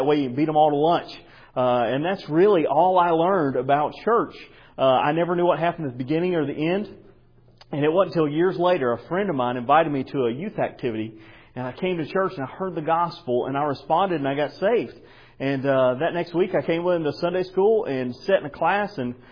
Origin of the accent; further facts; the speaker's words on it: Georgia, United States; I was one of those guys growing up in Georgia in the middle of the Bible Belt that didn't have any sort of knowledge of God.